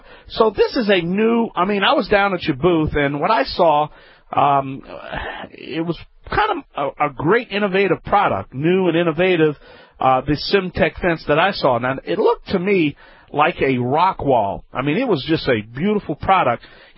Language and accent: English; the South, United States; I mean, I'm from the South, where we get a lot of hurricanes, as you know.